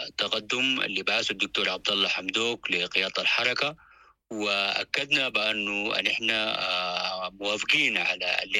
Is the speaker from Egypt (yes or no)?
no; Sudan; وكل هذه الجبهة الهدف منها بأنه نعمل جميعا كسودانيين